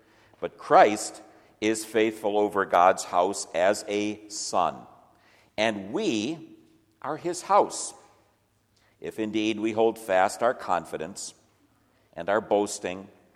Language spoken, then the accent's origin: English; Detroit, Michigan, United States; And I grew up in Detroit